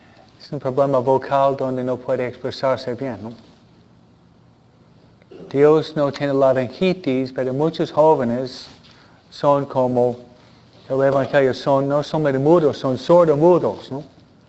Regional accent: Buffalo, New York, United States; Buffalo es una ciudad en Nueva York, de donde vengo yo, ¿no?

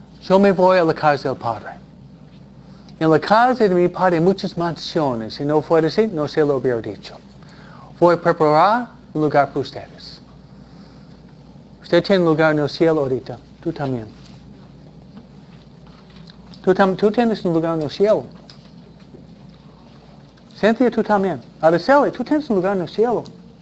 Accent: California, United States; de donde vengo yo, California no tiene cuatro estaciones

